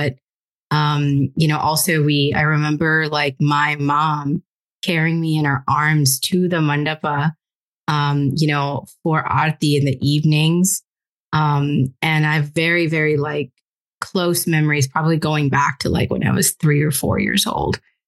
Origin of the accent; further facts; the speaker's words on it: Mumbai, Maharashtra, India; So Mumbai, where I grew up in Mumbai, was a very diverse but mostly Hindu neighborhood.